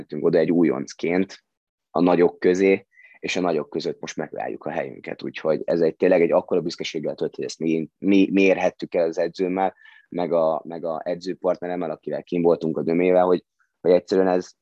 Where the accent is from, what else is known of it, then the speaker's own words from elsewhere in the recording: Hungary; born there; mert mindenben nagyon jók vagyunk, hál' Istennek, és ezért örülök, hogy ide születtem